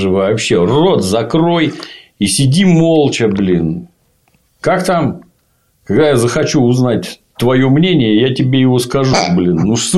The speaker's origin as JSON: {"language": "Russian", "country": "Ukraine", "tie": "born or raised there", "said": "я в детстве на Украине, мы из них, по-моему, какие-то свистульки делали"}